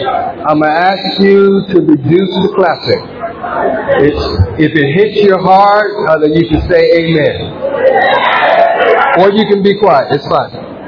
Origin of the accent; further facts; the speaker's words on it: California, United States; accent: African American; I'm from California, and as a black American, our accent is very different than you hear us speaking in.